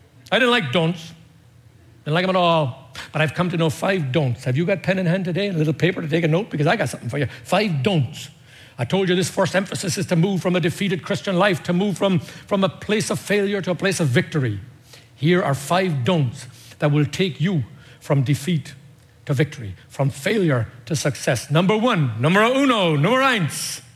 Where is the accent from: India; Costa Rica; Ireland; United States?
Ireland; when I was a little boy growing up in Ireland